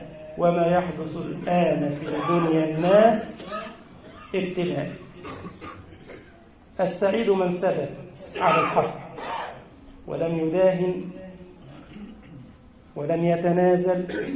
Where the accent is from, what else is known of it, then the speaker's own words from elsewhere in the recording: Egypt; وأن تؤمن بلدنا مصر يا رب العالمين